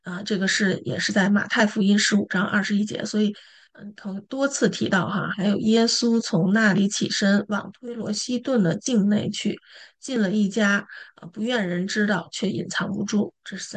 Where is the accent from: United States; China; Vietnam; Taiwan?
China; 我们想到就是我们中国人哈，常常会讲我们这个古代多么文明、多么先进啊